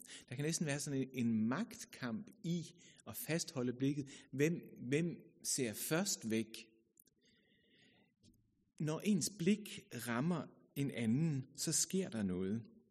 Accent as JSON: {"language": "Danish", "country": "United Kingdom", "tie": "born or raised there", "also_born_or_lived": "Germany / Zealand / Jutland", "lives_now": "Copenhagen, Denmark", "said": "jeg er født i Tyskland, opvokset i England, boet på Sjælland som barn, og så jeg ved ikke helt, hvor jeg hører hjemme henne, men teenageårene blev udfoldet omkring Vejlefjordskolen."}